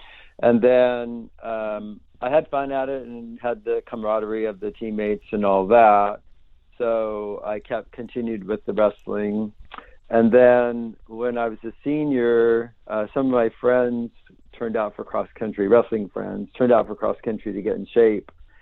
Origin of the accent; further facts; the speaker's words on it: Eugene, Oregon, United States; also born or lived in Portland, United States; When I was five, then we moved from Portland, Oregon to Eugene, Oregon.